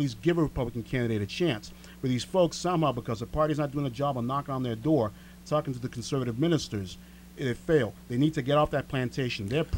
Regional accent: Haverhill, Massachusetts, United States; I thank God that I was raised in Haverhill, where you had to struggle and survive

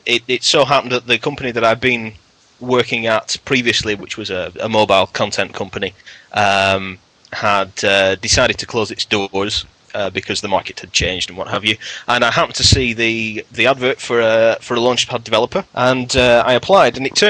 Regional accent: North West England, United Kingdom; I am not Scottish, and I think most Scotsmen would agree. I'm actually from Lancashire, which is in the northwest of England.

